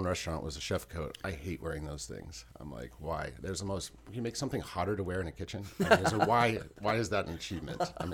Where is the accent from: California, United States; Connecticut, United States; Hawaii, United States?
California, United States; Sacramento; I just liked it because I grew up in the Sacramento area, and it reminded me of that, kind of a big small town.